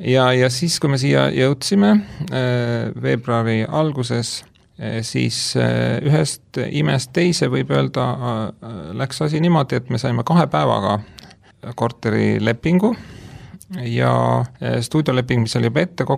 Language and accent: Estonian; Tallinn, Harju County, Estonia; ma sündisin Tallinnas ja olen elanud suure osa oma elust Tallinnas